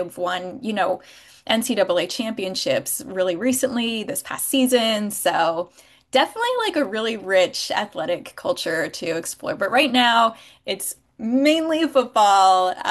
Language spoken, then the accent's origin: English; Pennsylvania, United States; So I'm from Pennsylvania, eastern part of the state, but I did go to college at Robert Morris University in Pittsburgh.